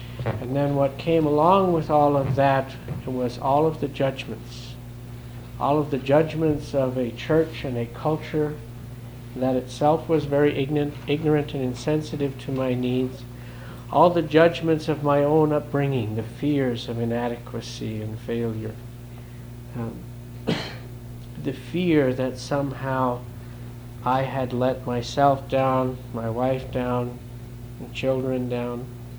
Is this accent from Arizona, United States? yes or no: no; Tacoma, Washington, United States; I'm from Tacoma.